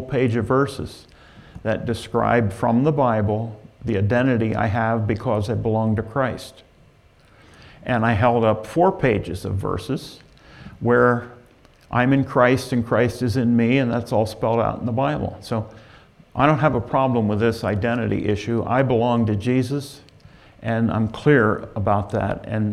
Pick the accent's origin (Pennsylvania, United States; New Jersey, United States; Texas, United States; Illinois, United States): Pennsylvania, United States; Enola; I've talked enough about where I grew up in Enola for you to know that I loved where I grew up.